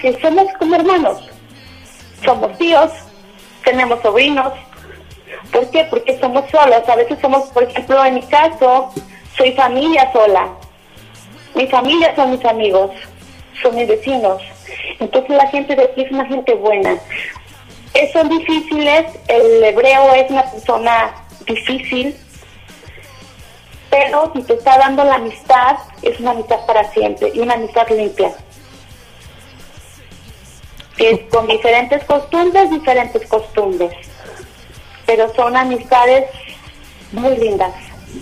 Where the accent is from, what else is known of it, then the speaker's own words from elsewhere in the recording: Mexico; mexicanos no somos muchos, somos pocos